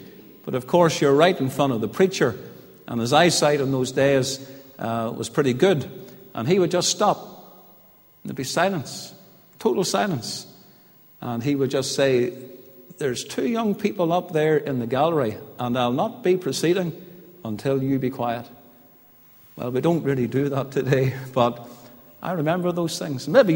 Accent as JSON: {"language": "English", "town": "Portadown", "region": "Northern Ireland", "country": "United Kingdom", "tie": "born or raised there", "said": "when I was a teenager growing up in Portadown"}